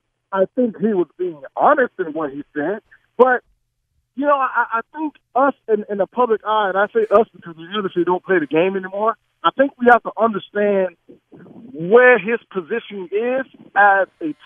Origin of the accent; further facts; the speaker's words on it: Miami, Florida, United States; I'm from Miami. If you ask me that comment, I'll say the same thing. I love Miami. I would never leave Miami. I'll be here for the rest of my life.